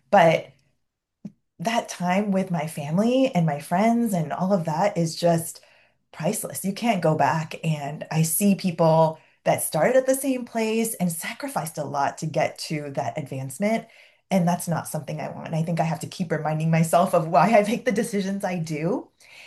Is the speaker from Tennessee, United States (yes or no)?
no; San Diego, California, United States; also born or lived in Bay Area; So I grew up in San Diego